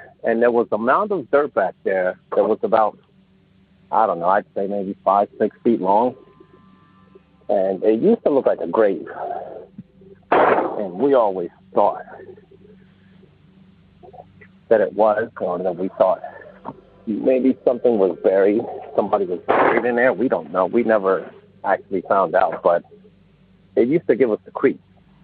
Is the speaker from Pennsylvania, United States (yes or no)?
yes; Philadelphia, Pennsylvania, United States; I'm from Philadelphia.